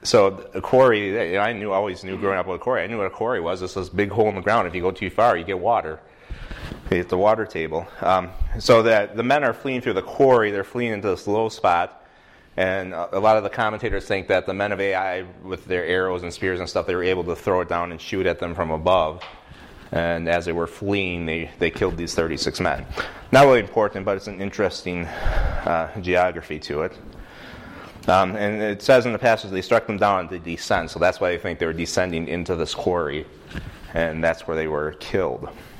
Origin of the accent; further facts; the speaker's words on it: Germantown, Wisconsin, United States; The town I grew up was called Germantown. It's in the southern quarter of Washing